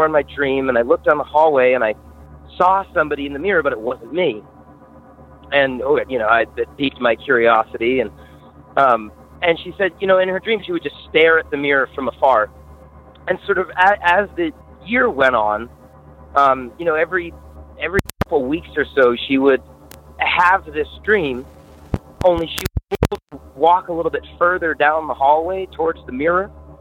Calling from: Vermont, United States; I'm calling from Vermont.

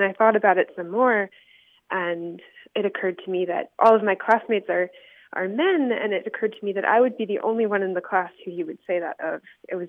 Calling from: Las Cruces, New Mexico, United States; I'm calling from Las Cruces, New Mexico.

